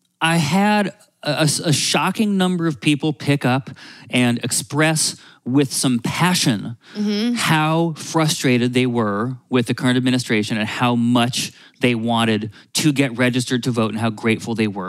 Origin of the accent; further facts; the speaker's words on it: Vermont, United States; It's a cheese-related thing. I'm from Vermont.